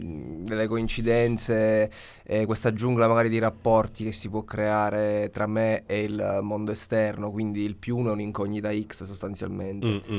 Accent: Modica, Sicily, Italy; noi tre siamo di Modica, provincia di Ragusa

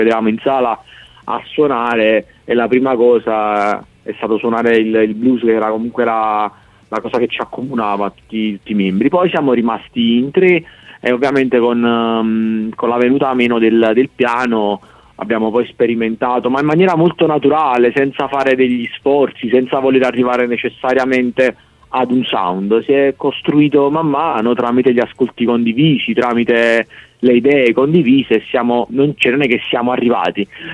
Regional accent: Campania, Italy; al Café Street di Torre del Greco, che è un locale dell'Interland napoletano. Noi non siamo proprio di Napoli Centro, okay, ma siamo del Vesuviano, insomma.

